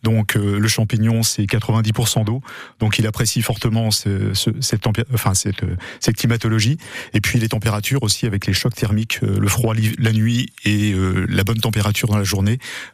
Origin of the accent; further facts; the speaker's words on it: Loches, Centre-Val de Loire, France; Je suis de Loche, absolument, bah ouais. Ouais, avec la forêt domaniale de Loche.